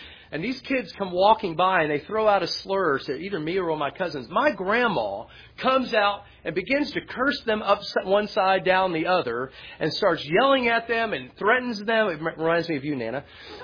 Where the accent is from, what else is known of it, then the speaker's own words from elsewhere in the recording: Appalachia, United States; I mean, we're rednecks, I'm telling you, we're Appalachian backwoods people.